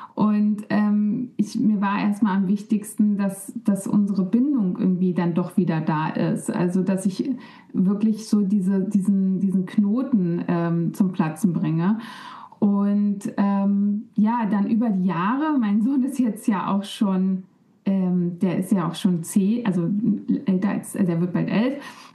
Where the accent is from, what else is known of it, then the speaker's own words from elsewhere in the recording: East Germany, Germany; Ich bin selber noch in der DDR geboren quasi und ostsozialisiert, also gerade so noch, ne? Man sagt Wendekind für meinen Jahrgang 90er und bin aber eben noch ostsozialisiert. Meine ganze Familie ist aus dem Osten.